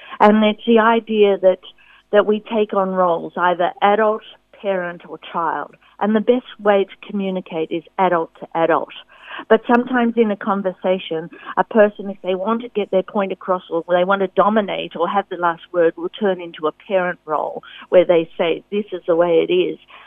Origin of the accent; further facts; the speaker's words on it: Lilydale, Victoria, Australia; But when I was growing up in Lilydale, it was just cows and dairy farms